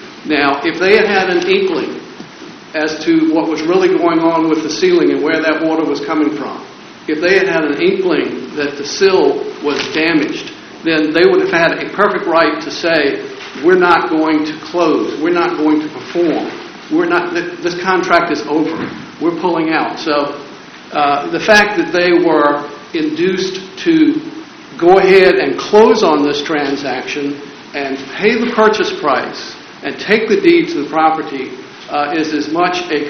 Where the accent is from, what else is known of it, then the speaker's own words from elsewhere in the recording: Irvington, United States; from Irvington